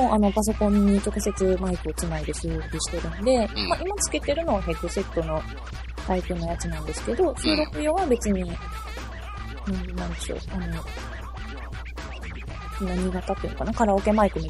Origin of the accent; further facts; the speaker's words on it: Kansai, Japan; 私、まあ聞いての通り関西人なので